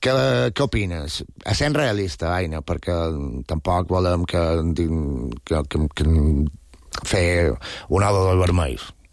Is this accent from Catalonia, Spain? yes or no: no; Balearic Islands, Spain; personalment, com a mallorquí